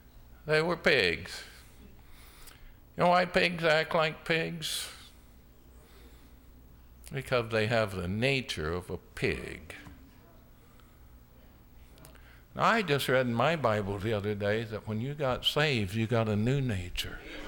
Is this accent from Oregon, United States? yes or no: no; Illinois, United States; I grew up in Illinois. Now, for many of you that know nothing about Illinois, you think of Chicago. We actually don't claim Chicago.